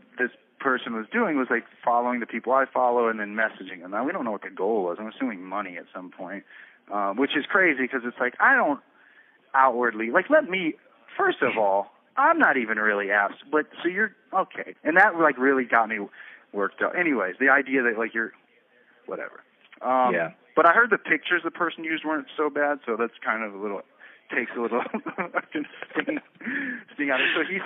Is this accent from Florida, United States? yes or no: yes; Florida, United States; But later he was like, I don't know how he knew that I was from Florida, because it's not in any of my other social media shit.